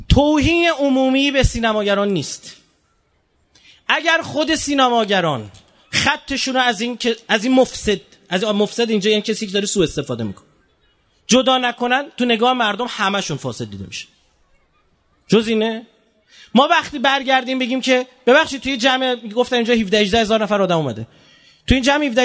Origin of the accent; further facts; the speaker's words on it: Iran; ما ایرانیم